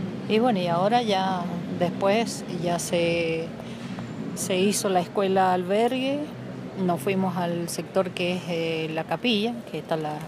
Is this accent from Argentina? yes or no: yes; Laguna del Rosario, Mendoza, Argentina; yo nací allá en Laguna del Rosario, me crié ahí también.